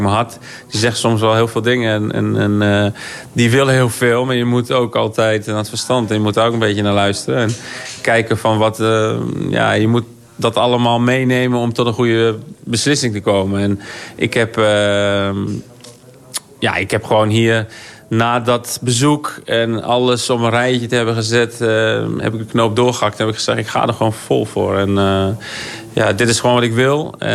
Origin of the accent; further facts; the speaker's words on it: Bedum, Groningen, Netherlands; moved away as an adult; ik ben opgegroeid in Bedum. Maar dit is gewoon ja, Groningen, Bedum, het noorden, hier kom je vandaan. En de club, ik ben als 18-jarige ben ik hier vertrokken.